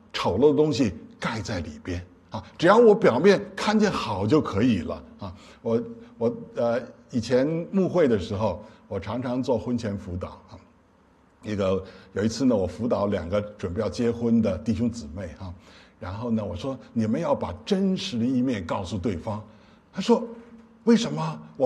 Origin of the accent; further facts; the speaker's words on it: Beijing, China; 我是北京人，有北京人的文化。